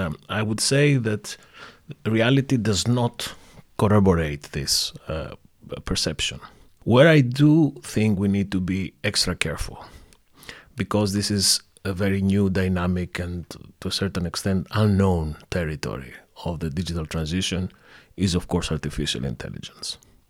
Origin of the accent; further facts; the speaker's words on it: Thessaloniki, Central Macedonia, Greece; English is a second language; It's an agency that is located to my hometown, Thessaloniki.